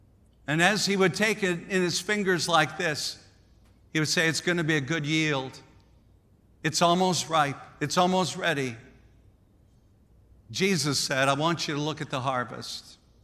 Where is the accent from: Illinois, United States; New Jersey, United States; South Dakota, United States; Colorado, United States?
South Dakota, United States; Now, growing up in South Dakota, growing up in farming land